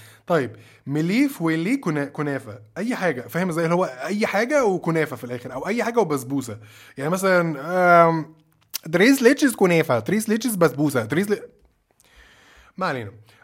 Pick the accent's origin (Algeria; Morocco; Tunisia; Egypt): Egypt; هنا بقى احنا عندنا في مصر حضرتك عندنا كرياتيفيتي